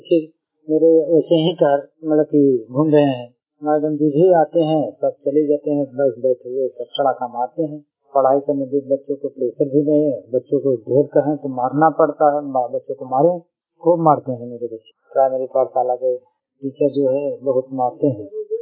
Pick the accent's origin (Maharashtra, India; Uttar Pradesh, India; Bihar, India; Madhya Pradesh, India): Uttar Pradesh, India; Mirzapur; मैं मिर्जापुर जिगनौरी मिर्जापुर उत्तर प्रदेश का रहने वाला हूँ।